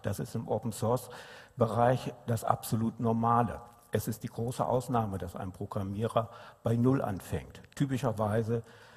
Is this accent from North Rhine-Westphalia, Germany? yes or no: yes; Bielefeld, North Rhine-Westphalia, Germany; Und wie Sie hören, komme ich aus Bielefeld.